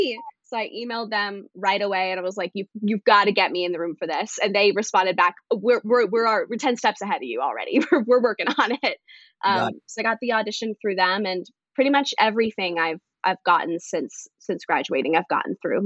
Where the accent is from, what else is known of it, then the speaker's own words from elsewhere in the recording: North Las Vegas, Nevada, United States; I grew up mainly in North Las Vegas.